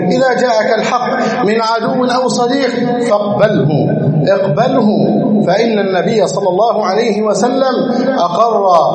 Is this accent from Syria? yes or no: no; Egypt; اللهم احفظ بلدنا مصر، اللهم اجعلها سخاء رخاء